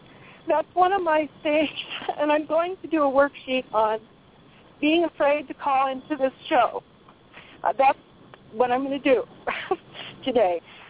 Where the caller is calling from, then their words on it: Colorado, United States; in Southwest Colorado, a friend of Carrie's.